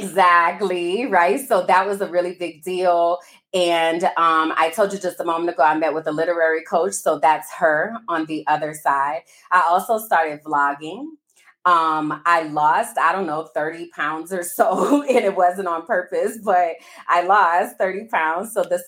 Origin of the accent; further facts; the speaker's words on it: New Orleans, Louisiana, United States; because I'm from New Orleans and we lost all of our pictures and photo albums in Hurricane Katrina.